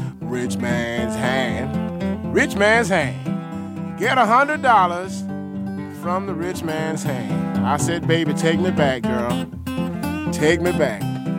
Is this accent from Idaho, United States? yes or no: no; Denver, Colorado, United States; also born or lived in West; Yeah, usually the perception is that I'm from the South, although I was born in the West, and my family is all from the South. I mean, my roots aren't in the West, they're all in the South, but I was raised out West.